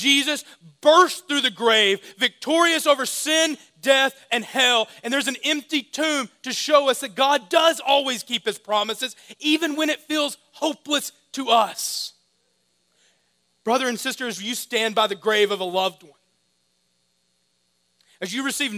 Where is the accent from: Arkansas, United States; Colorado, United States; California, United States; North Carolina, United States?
Arkansas, United States; But growing up in Arkansas, I grew up in a small town, and on Sundays after church, I'd often come home and there was literature left in my yard.